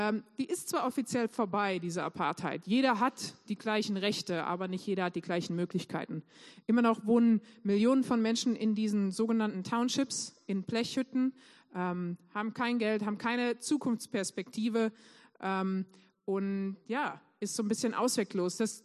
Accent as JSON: {"language": "German", "region": "North Rhine-Westphalia", "country": "Germany", "moved": "yes", "lives_now": "South Africa", "said": "Ich bin zugezogen vor 5 Jahren. Inzwischen ist das auch mehr so meine Heimat als Deutschland und als das Siegerland."}